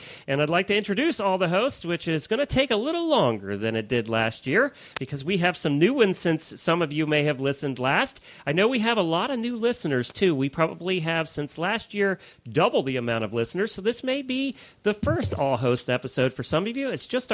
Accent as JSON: {"language": "English", "town": "Lexington", "region": "Kentucky", "country": "United States", "said": "from Lexington, Kentucky"}